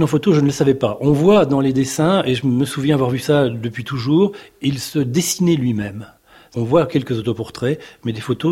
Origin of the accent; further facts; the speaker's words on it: Bourges, Centre-Val de Loire, France; Quand j'étais petit, j'étais à Bourges. Et quand j'étais petit, c'était dans les années 1960 et quelques. Donc imaginez qu'en 63, j'avais 10 ans.